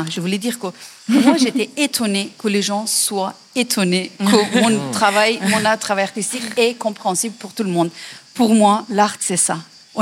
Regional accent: Afghanistan; French is a second language; Je viens d'Afghanistan et par rapport à l'histoire d'Afghanistan contemporain

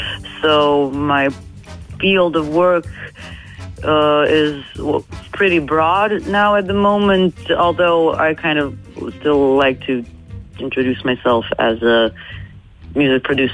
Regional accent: Zagreb, City of Zagreb, Croatia; English is a second language; I come from Zagreb, from Croatia.

